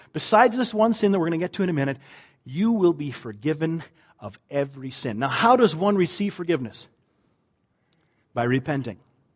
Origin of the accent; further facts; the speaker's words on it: Canada; because I always get made fun of for being Canadian.